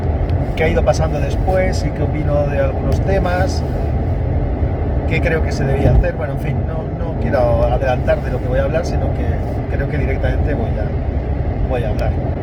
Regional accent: Valencian Community, Spain; Si sigues este programa desde hace tiempo, sabrás que yo soy valenciano.

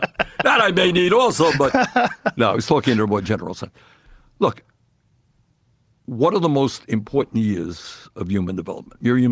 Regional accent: Brooklyn, New York, United States; now in Vermont, United States; I grew up in Brooklyn before I moved to Vermont, and we lived in a rent-controlled apartment.

